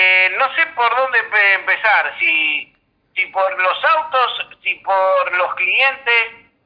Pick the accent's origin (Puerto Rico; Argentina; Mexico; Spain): Argentina; Urquiza; Usted sabe que yo soy de Urquiza y usted es vecino, en definitiva.